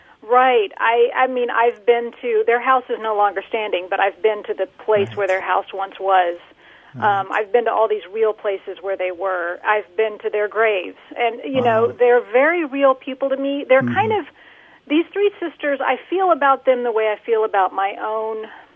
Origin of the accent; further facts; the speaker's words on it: Dallas, Texas, United States; I grew up in Dallas-Fort Worth, and I went to school in Austin at UT.